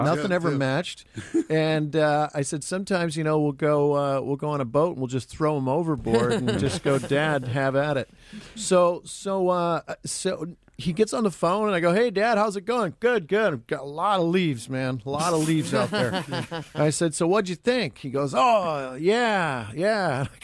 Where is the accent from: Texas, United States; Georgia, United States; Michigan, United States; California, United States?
Michigan, United States; Detroit; Well, I'm from the Midwest, and my dad was a blue-collar Chrysler guy, and, that's really all I know. That's my operating system. I grew up in a working-class town, Detroit, and... that's really all I know.